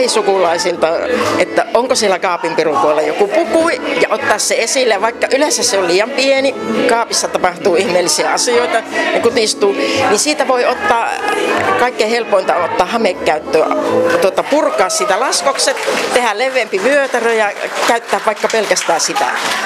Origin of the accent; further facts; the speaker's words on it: Leppävirta, North Savo, Finland; mullakin Leppävirran puku on juuri kun olen sieltä kotoisin